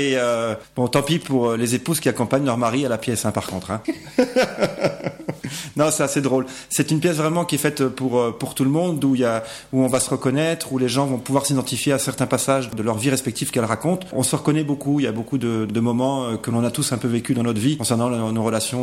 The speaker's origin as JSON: {"language": "French", "region": "Provence-Alpes-Côte d'Azur", "country": "France", "said": "On l'a jouée sur notre région du 13, puisqu'on est, des Bouches-du-Rhône."}